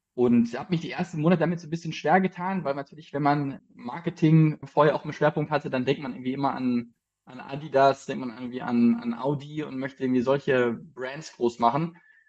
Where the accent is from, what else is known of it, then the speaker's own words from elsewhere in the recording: Bochum, North Rhine-Westphalia, Germany; moved away as an adult; now in Berlin, Germany; Ich bin ein Ruhrpott-Junge. Ich komme eigentlich aus Bochum, bin da aufgewachsen und habe da auch Abi gemacht und bin jetzt seit knapp 7 Jahren in Berlin.